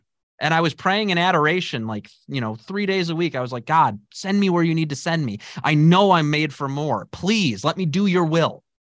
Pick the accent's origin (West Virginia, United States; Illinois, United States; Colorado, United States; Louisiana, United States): Illinois, United States; Chicago; So yeah, I'm actually initially from Chicago. And I grew up in Chicagoland, I should say. I grew up in the west suburbs, and I grew up in my younger years kind of in more like a working class family and stuff.